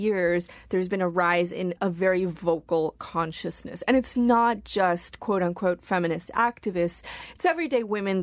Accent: Argentina; I'm from Argentina.

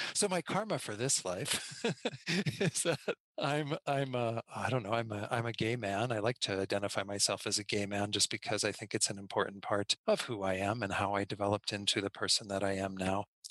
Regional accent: St. Louis, Missouri, United States; I grew up in St. Louis, mostly. My father was in the Army, so we moved around a bit and settled in St. Louis around, I was around the age of 9 or 10.

